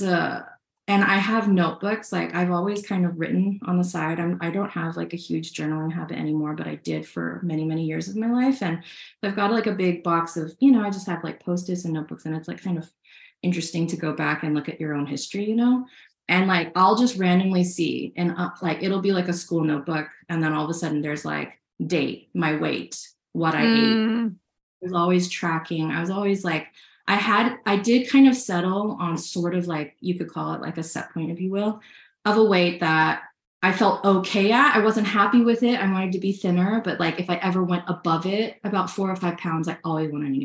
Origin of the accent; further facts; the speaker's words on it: Texas, United States; I was born and raised in Texas. My parents are immigrants from Hong Kong.